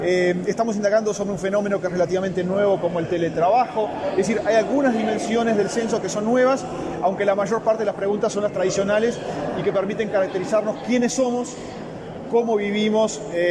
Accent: Uruguay

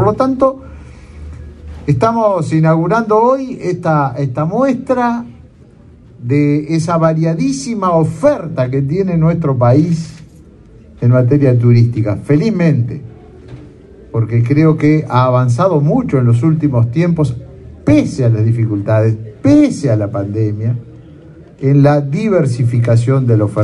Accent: Uruguay; somos pocos los uruguayos

